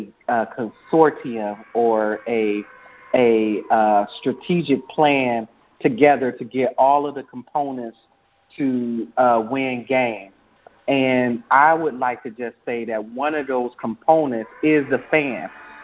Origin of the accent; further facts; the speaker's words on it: Ohio, United States; listen, I'm from Ohio. And a longtime Cleveland Browns fan, all the way from the early 80s.